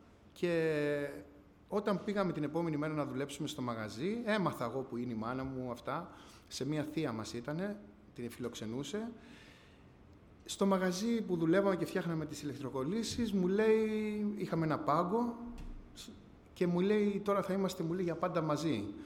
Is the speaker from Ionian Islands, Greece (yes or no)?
yes; Corfu, Ionian Islands, Greece; now in Athens, Greece; Κατάγομαι από την Κέρκυρα. … Ήρθαμε πριν κάποια χρόνια στην Αθήνα. Μέναμε στην Ανθούσα.